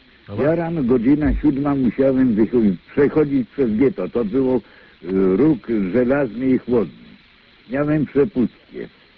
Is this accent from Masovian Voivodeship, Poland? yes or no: yes; Warsaw, Masovian Voivodeship, Poland; rodowity warszawiak. Chciałem się podzielić wiadomością przede wszystkim, że przeżyłem akurat, że przeżyłem okupację w Warszawie.